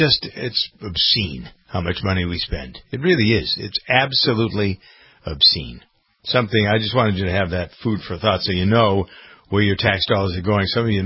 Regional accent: Framingham, Massachusetts, United States; My hometown of Framingham, Massachusetts, headquarters of Staples

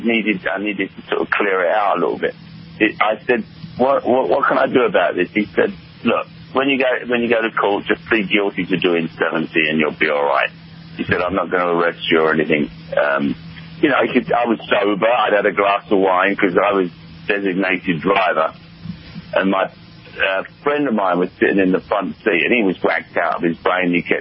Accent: London, United Kingdom; I grew up in southwest London. Then when I was 15, 16, I moved to central London. So I'm a limey

